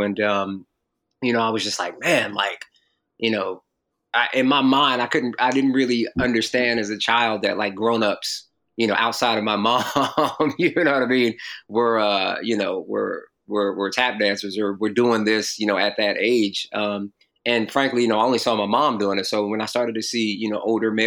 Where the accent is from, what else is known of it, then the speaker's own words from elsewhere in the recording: North Carolina, United States; also born or lived in Jamaica, Queens, New York; I moved to North Carolina when I was six from Jamaica, Queens, New York.